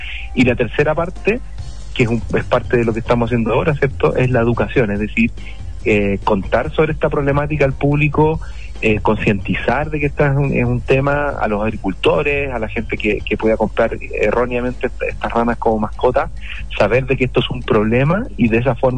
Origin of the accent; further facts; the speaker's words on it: Chile; es deber de nosotros como chilenos cuidar nuestro patrimonio natural